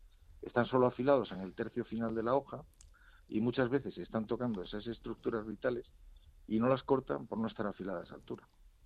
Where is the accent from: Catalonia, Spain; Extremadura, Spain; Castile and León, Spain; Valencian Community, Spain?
Extremadura, Spain; Cáceres; now in Madrid, Spain; Bueno, yo soy extremeño, aunque vivo en Madrid. Oh. Yo soy de Cáceres.